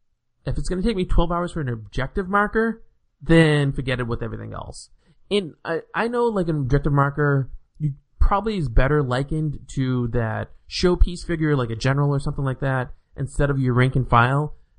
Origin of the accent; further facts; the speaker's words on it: United States; being someone who lives here where I do, and of course being an American like you